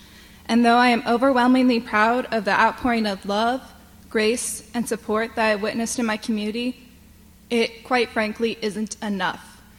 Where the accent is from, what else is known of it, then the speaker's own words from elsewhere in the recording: Hesston, Kansas, United States; my safe, boring, small hometown of Heston, Kansas got the rude awakening of a lifetime